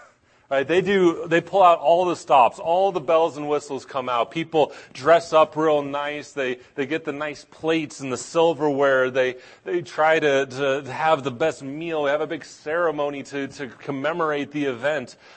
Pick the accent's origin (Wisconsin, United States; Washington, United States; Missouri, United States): Washington, United States; where I grew up in Washington State